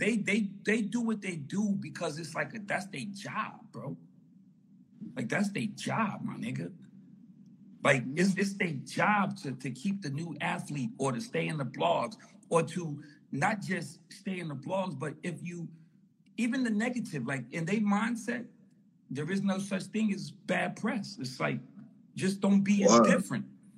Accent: New York City, New York, United States; Yeah, I'm from Harlem, New York.

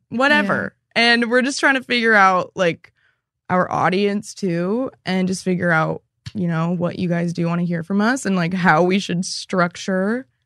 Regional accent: West Coast, United States; And I'm from the West Coast.

